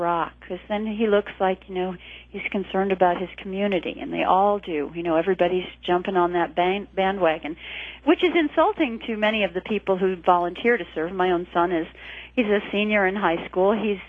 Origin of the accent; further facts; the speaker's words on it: Connecticut, United States; I'm from Connecticut, and I didn't even know anyone who wasn't a Democrat growing up.